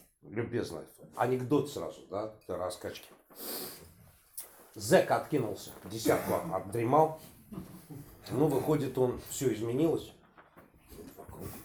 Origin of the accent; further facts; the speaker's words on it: Saint Petersburg, Russia; moved away; Я родился и вырос в Балтийских болотах, как писал Иосиф Александрович Бродский. Я питерский сам, тогда это назывался Ленинград. Я улетел с бескрайних просторов нашей родины в 1979 году